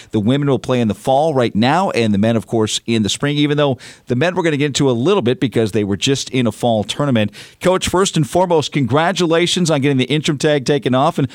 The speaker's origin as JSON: {"language": "English", "town": "Grand Rapids", "region": "Michigan", "country": "United States", "tie": "born or raised there", "said": "here in my hometown, Grand Rapids"}